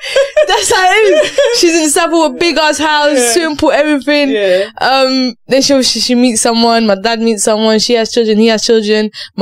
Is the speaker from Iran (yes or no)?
no; Cape Verde; moved away; also born or lived in Chicago, United States; I'm born and bred in Cape Verde, so I'm born in Cape Verde. Obviously, then you move up to Chicago.